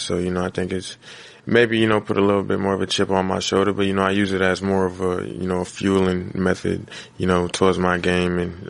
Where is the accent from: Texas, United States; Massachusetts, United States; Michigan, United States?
Massachusetts, United States; Boston; You know, we're both from Boston, and, you know, that's definitely a, you know, connection that, you know, goes a long way.